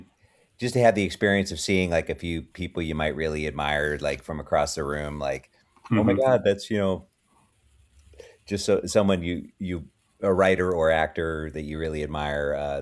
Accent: Chicago, Illinois, United States; because growing up in Chicago, I didn't know anybody in show business

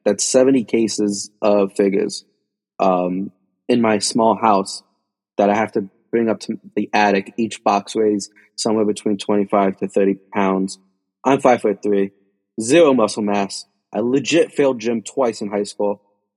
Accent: Union City, New Jersey, United States; I'm a kid from Union City, New Jersey.

